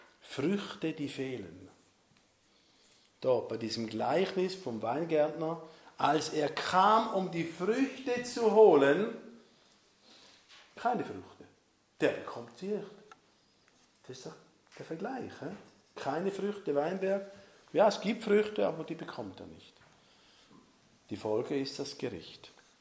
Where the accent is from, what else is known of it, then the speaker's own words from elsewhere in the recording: Switzerland; als Schweizer weiß man, was ein Berg ist, gell?